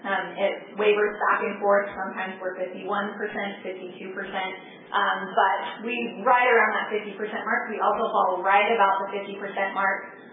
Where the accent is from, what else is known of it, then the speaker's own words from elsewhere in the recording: West Valley City, Utah, United States; I have lived in Utah my entire life. I grew up in West Valley City.